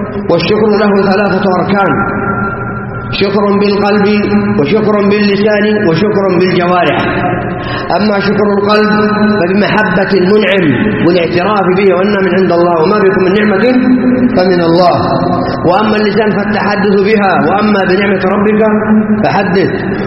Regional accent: Saudi Arabia; في بلادنا السعودية

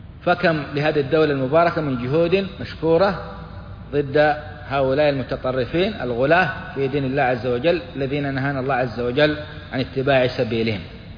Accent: Saudi Arabia; في بلادنا السعودية

